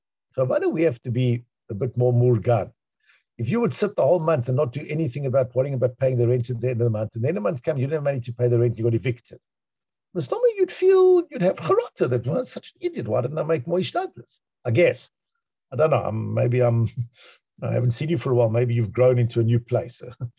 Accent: South Africa; I'm a South African guy.

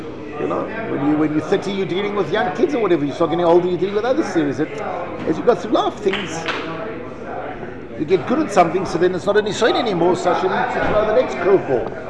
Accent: Israel; I'm from Israel

